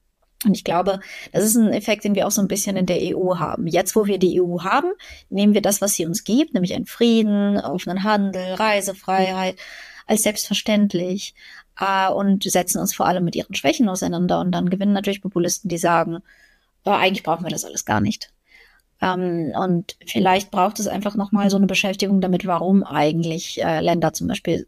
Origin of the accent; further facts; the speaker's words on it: Ukraine; ich bin ja als Ukrainerin